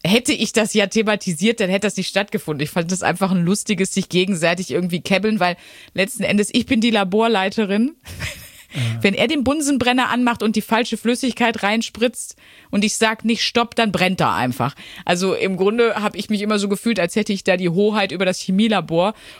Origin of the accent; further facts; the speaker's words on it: North Rhine-Westphalia, Germany; Also ich bin aus dem Ruhrgebiet.